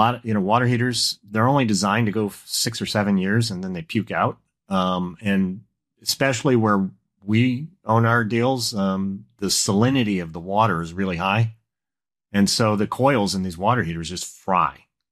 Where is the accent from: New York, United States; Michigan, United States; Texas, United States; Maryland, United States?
Michigan, United States; Detroit; You know, I'm from Detroit, and so I know a thing or two about workforce, housing.